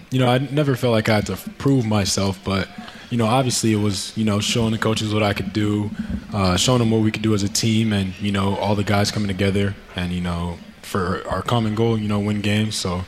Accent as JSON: {"language": "English", "town": "Las Vegas", "region": "Nevada", "country": "United States", "tie": "born or raised there", "said": "You know, I'm in my hometown. And, you know, to be able to play for my hometown is a dream come true."}